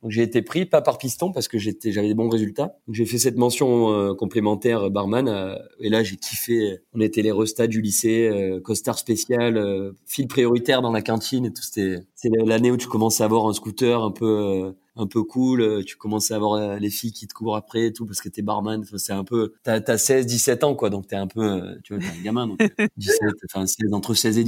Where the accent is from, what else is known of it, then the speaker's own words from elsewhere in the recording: Cassis, Provence-Alpes-Côte d'Azur, France; Comme j'avais fait des saisons à Cassis parce que j'ai grandi à Cassis